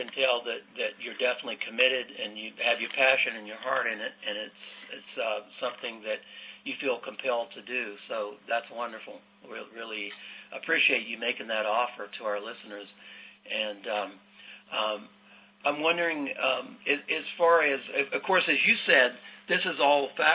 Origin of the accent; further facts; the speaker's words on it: Ohio, United States; I am from Ohio.